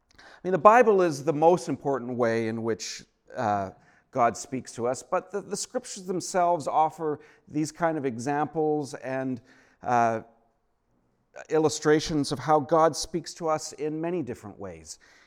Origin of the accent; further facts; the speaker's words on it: Comox Valley, British Columbia, Canada; now in Victoria, Canada; I grew up here in the Comox Valley, spent my years up till high school